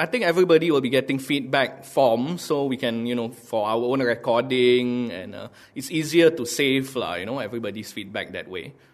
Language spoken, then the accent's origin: English; Malaysia; I'm Malaysian